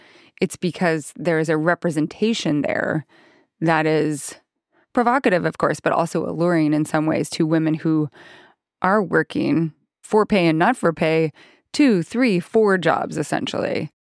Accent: Idaho, United States; And also I grew up in Idaho, which is a place where a lot of my friends were Mormon, really high percentage of Mormons.

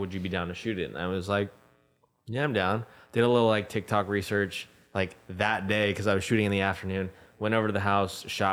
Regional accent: San Diego, California, United States; now in Los Angeles, United States; I'm from San Diego. Gotcha. So, not too far away.

